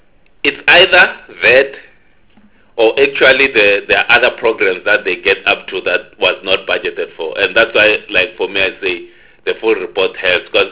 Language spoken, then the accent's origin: English; Limpopo, South Africa; I'm from Limpopo myself.